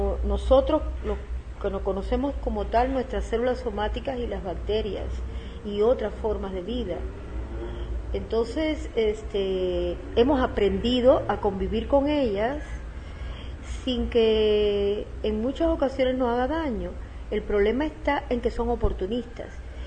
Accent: Cuba; moved away; en mi país de origen, en Cuba, se hicieron con motivo de unos brotes

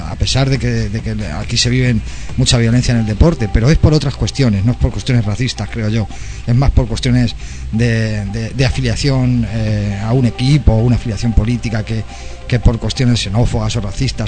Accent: Spain; yo hablo ahora como europeo, como español

